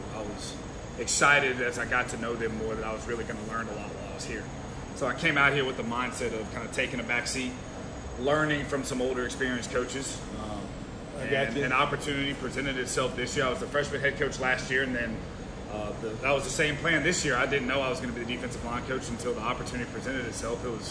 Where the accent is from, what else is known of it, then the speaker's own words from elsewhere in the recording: Birmingham, Alabama, United States; I grew up in Birmingham.